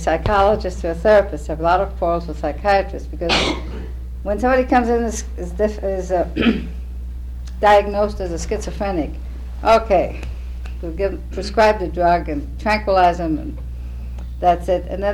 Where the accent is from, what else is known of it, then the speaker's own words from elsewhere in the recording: Austria; I was raised in Austria.